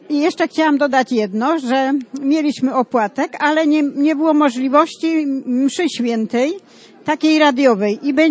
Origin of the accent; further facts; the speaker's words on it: Pszczyna, Silesian Voivodeship, Poland; Jestem z Pszczyny, z biura Radia Maryja, parafia Podwyższenia Krzyża Świętego i Matki Bożej Częstochowskiej.